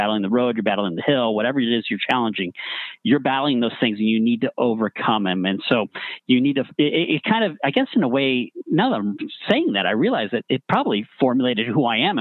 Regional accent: Simi Valley, California, United States; I mentioned I grew up in Simi Valley

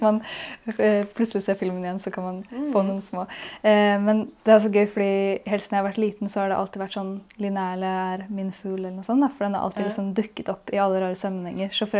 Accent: Asker, Akershus, Norway; Jeg kommer fra Asker.

